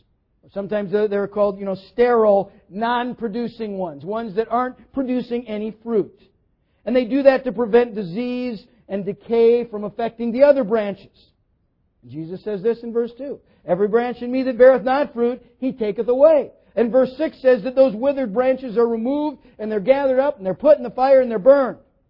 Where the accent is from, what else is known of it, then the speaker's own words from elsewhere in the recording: Minnesota, United States; I grew up in Minnesota, which is good tomato-growing country.